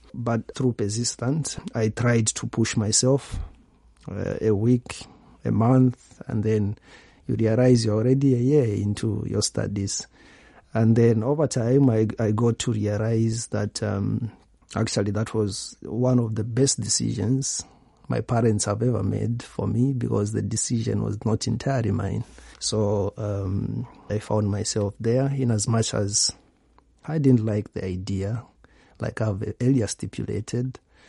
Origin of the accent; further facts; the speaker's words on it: Lusaka, Lusaka Province, Zambia; I was born and raised in Lusaka, one of the provinces in Zambia, one of the 10 provinces actually in Zambia, in a compound called Chipata.